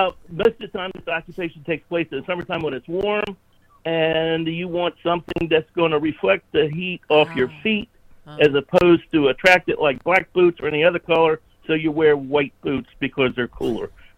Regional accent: Maryland, United States; No, I'm not from Maine. I'm from Maryland.

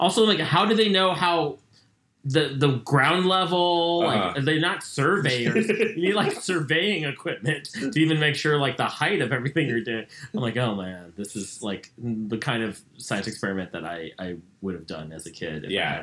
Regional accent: San Francisco, California, United States; I'm just like, man, we're three comedians from San Francisco.

